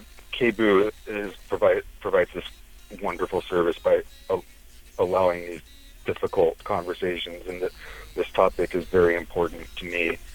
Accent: East Coast, United States; also born or lived in Southwest; Myself, I am white. I grew up Jewish on the East Coast. I moved west. I lived in the Southwest

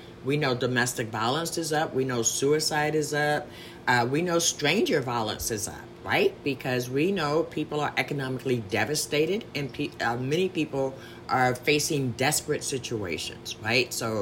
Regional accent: Baltimore, Maryland, United States; I'm from Baltimore, Maryland.

